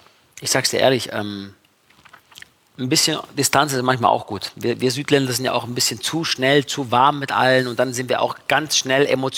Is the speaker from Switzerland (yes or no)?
no; Italy; German is a second language; Bei uns in Italien